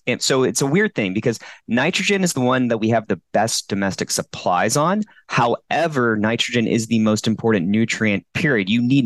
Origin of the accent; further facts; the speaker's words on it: Plant City, Florida, United States; winter strawberries that are coming out of Plant City, my hometown.